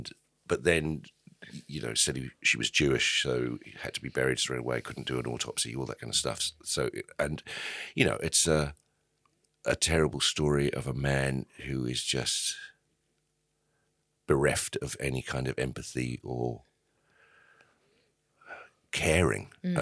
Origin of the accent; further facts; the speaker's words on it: Johannesburg, Gauteng, South Africa; But the problem is with that is I'm also from Joburg.